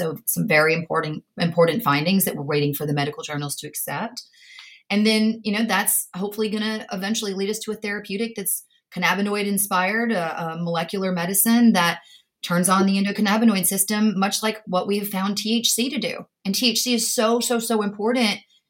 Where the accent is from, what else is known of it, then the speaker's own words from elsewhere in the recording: Tennessee, United States; now in Los Angeles, United States; my hometown supporting me, which is a very conservative town in the middle of Tennessee. I'm in LA now.